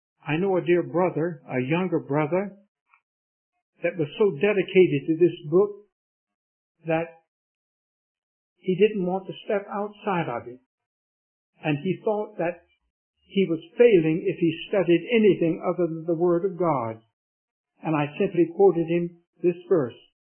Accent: Raleigh, North Carolina, United States; I was brought up in Raleigh

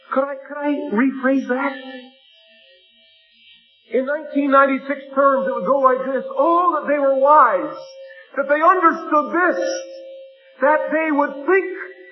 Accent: Leamington, Ontario, Canada; born there; I was born in Leamington, Ontario, the most southerly point in Canada.

